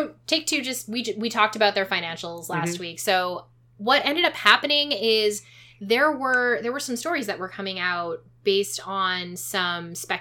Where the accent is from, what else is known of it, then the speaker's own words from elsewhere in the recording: Canada; I am ferociously Canadian and I can't not be.